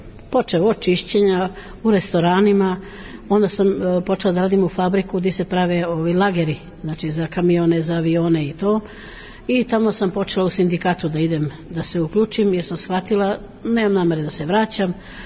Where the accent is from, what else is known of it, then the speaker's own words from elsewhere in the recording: Pirot, Southern and Eastern Serbia, Serbia; now in Gothenburg, Sweden; dolazim iz Pirota sam rodom, ali živim u Švedskoj već 47 godina.